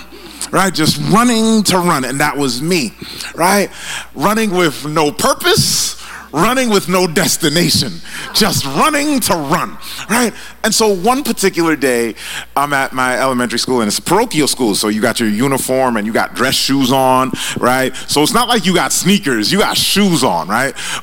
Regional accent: Boston, Massachusetts, United States; As a little kid, I grew up in Boston. I went to this school in Jamaica Plains called Blessed Sacrament School.

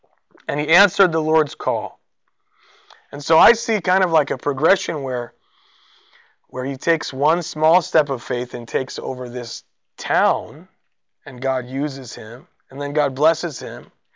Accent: San Diego, California, United States; born there; also born or lived in Rhode Island; And we were from California. I was born in San Diego.

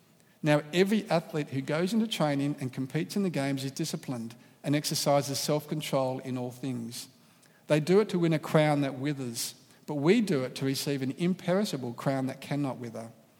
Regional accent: Victoria, Australia; we actually moved from North Borwon up to Mount Evelyn. I grew up in North Borwon and went to Borwon High School.

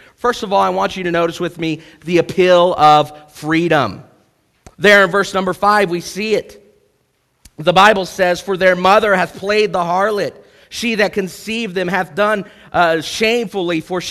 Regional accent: United States; I am so thankful, maybe more than others at times, of my freedom as an American.

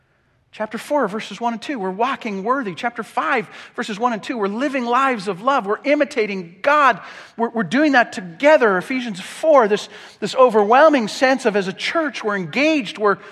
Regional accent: Canada; although I am a Canadian, first and foremost, I am a Christian.

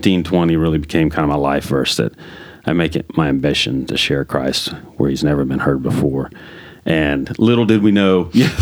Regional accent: Oklahoma, United States; And, you know, again, being born and raised in Oklahoma, everybody knew about Jesus.

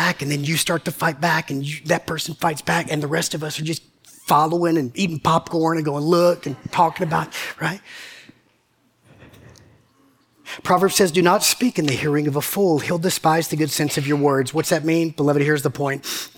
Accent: Macon, Georgia, United States; Ain't got no sense. I'm from Macon. That's how we say it.

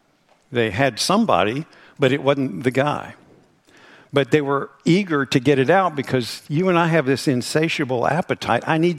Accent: West Virginia, United States; I'm from West Virginia. We live them up all year long

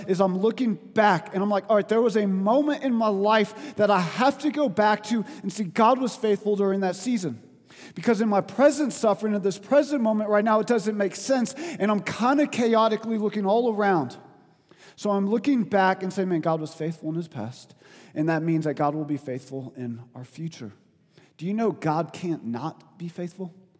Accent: the South, United States; I don't know, I'm from the South, so I got to remember these things, man.

